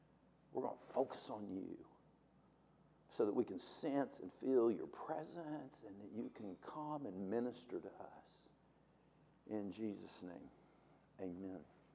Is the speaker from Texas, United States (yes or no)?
yes; Texas, United States; and I'm from Texas, so I usually talk a lot slower, okay?